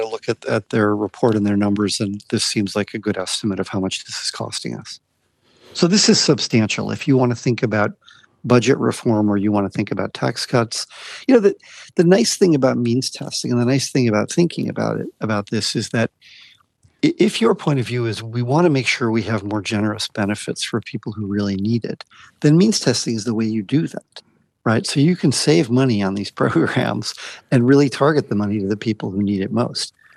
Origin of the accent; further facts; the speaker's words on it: United States; now in Australia; from my accent, you can hear that I'm a migrant, and I migrated from America, and my wife is from France, and we find Australia, we came here 28 years ago